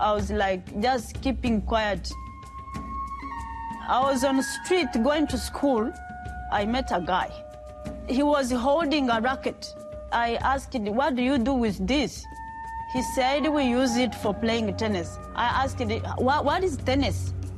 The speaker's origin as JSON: {"language": "English", "region": "Eastern Province", "country": "Rwanda", "tie": "born or raised there", "said": "I grew up in East Province of Rwanda. I had a family with 10 kids, a lovely mom and a lovely dad."}